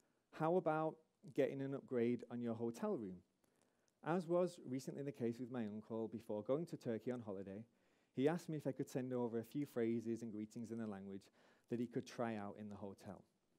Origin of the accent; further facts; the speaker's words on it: Manchester, North West England, United Kingdom; I myself, even as a Mancunian, speak approximately 20 languages, and of those, around half fluently.